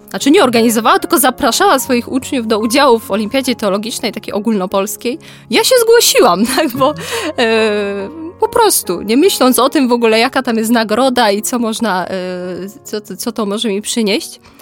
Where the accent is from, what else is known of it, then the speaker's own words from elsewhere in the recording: Greater Poland Voivodeship, Poland; Pochodzę z Wielkopolski.